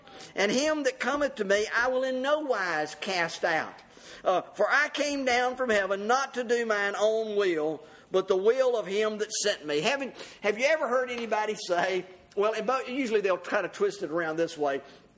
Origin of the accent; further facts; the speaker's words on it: the South, United States; I'm growing up in America and the Bible Belt and here in the South